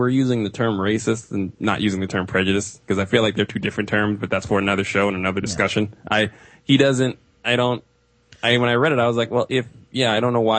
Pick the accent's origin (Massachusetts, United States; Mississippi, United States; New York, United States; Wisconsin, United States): New York, United States; Brooklyn; Like I said, I grew up in Brooklyn.